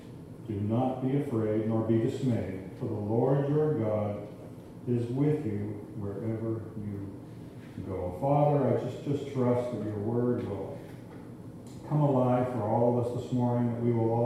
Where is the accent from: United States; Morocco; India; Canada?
Canada; Kitchener, Ontario; We're from Kitchener, just about an hour outside of Toronto in southern Ontario.